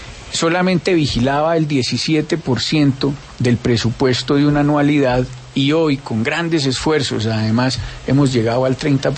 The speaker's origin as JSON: {"language": "Spanish", "town": "Pereira", "region": "Risaralda", "country": "Colombia", "said": "yo soy de Pereira, siempre he dicho que es la capital del cielo, Tierra Santa."}